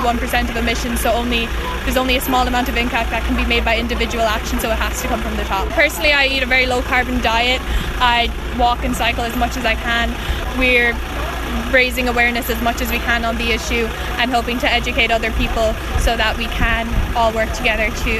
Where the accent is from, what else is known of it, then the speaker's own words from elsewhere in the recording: Quin, Munster, Ireland; I'm from Quinton County Clare.